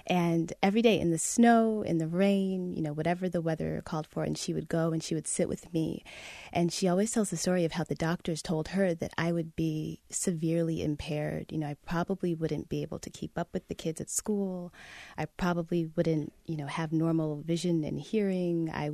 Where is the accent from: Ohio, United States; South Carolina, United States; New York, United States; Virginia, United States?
Ohio, United States; Shaker Heights; So I was born in Cleveland, Ohio, and my family lived in Shaker Heights, this little suburb outside of Cleveland.